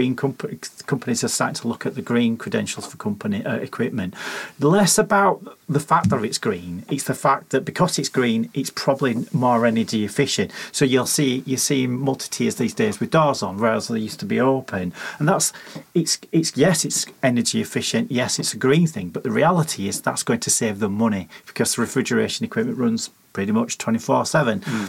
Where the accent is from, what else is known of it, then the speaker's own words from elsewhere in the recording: Leeds, Yorkshire and the Humber, United Kingdom; My hometown, Leeds.